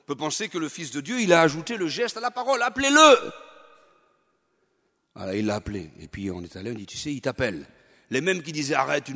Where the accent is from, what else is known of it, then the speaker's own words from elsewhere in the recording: France; Mais nous, on est français, nous.